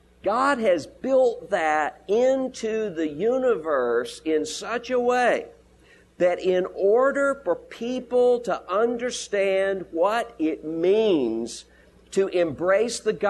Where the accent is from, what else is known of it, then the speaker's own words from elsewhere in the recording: Mississippi, United States; And we found ourselves sitting at the table with a pastor from my home state of Mississippi.